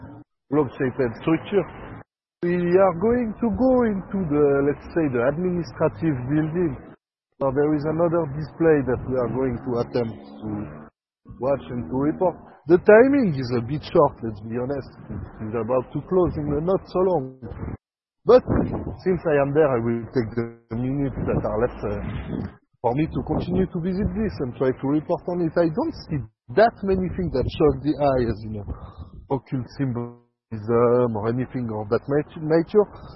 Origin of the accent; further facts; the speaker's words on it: Geneva, Switzerland; from Geneva, Switzerland.